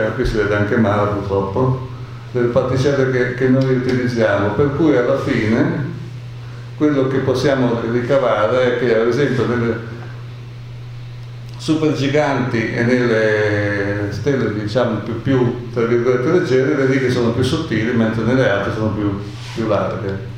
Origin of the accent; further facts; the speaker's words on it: Bologna, Emilia-Romagna, Italy; casualmente io vengo da Bologna